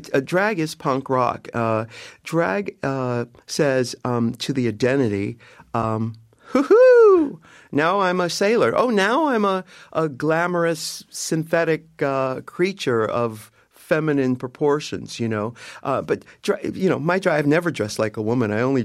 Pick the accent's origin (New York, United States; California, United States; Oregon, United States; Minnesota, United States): California, United States; San Diego; but I grew up in San Diego and I had to play small so that I didn't attract too much attention or too much ridicule.